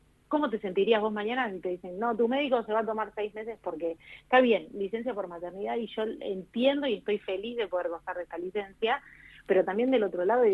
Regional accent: General Roca, Río Negro, Argentina; Sí, soy roquense.

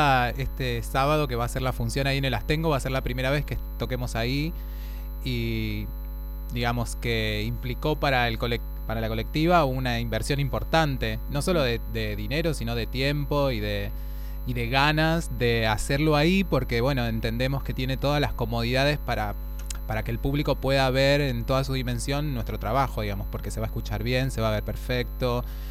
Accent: Rosario, Santa Fe, Argentina; a nosotros como rosarinos y como argentinos

